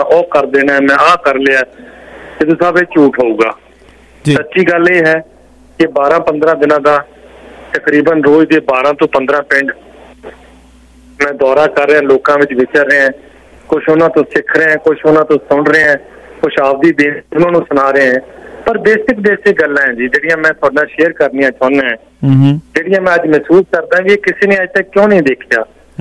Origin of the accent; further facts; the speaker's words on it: Faridkot, Punjab, India; ਮੇਰਾ ਪਿਛੋਕੜ ਸਰ, ਮੇਰਾ ਐਗਜਾਮਪਲ ਫਰੀਦਕੋਟ ਦਾ ਜੀ. ਮੈਂ ਉਸ ਤੋਂ ਬਾਅਦ ਇੱਕ ਸਧਾਰਨ ਕਿਸਾਨ ਪਰਿਵਾਰ ਦਾ ਜੰਮਿਆ ਜੀ.